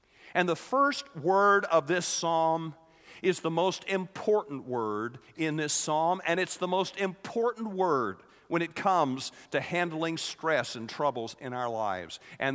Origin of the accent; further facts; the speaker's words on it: Texas, United States; When I grew up in North Texas, just about every other house had a storm cellar.